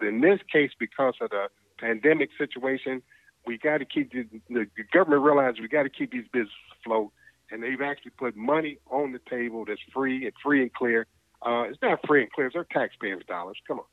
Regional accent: Muskegon, Michigan, United States; I cover West Michigan. And so I'm trying to make sure business in West Michigan, in particular my hometown of Muskegon, that we get our fair share of this money

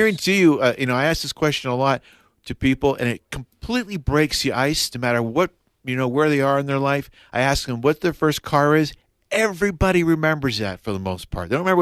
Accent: Boston, Massachusetts, United States; Well, it's just the short version is I'm from Boston, Mass. Originally, I've been here for some time now

